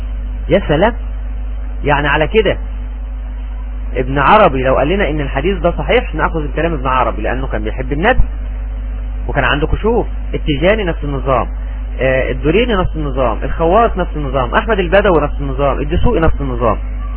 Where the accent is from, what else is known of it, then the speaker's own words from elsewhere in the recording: Egypt; عندنا في مصر مثل بيقول كده